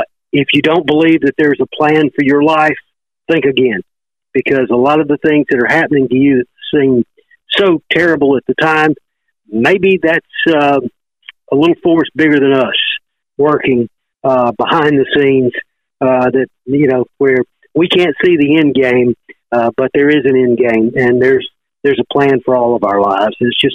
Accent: Jasper, Alabama, United States; also born or lived in Fort Payne / Clayton / Opp; I was born in Fort Payne, but when I was young, 4 or 5 years old, we moved to Jasper over in Walker County, and then I started elementary school in Clayton, down in Barber County

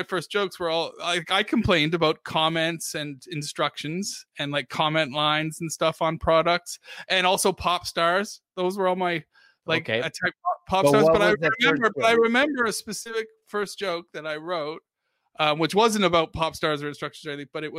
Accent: Dartmouth, Nova Scotia, Canada; I was like, yeah, I'm from Dartmouth. I'm not from the cool city Halifax. I'm on the other side of the harbor.

